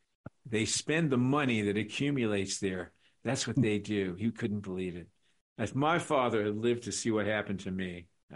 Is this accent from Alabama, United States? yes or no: no; New Rochelle, New York, United States; I grew up in New Rochelle, New York. Larchmont Woods, actually, is where I grew up, a very upper class suburb of New York City in Westchester County.